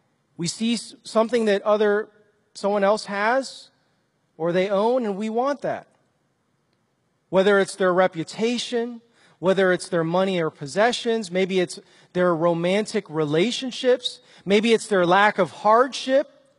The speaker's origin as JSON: {"language": "English", "town": "Chicago", "region": "Illinois", "country": "United States", "tie": "born or raised there", "said": "I was like from Chicago. I grew up on the streets and was just roving around the streets, getting into trouble."}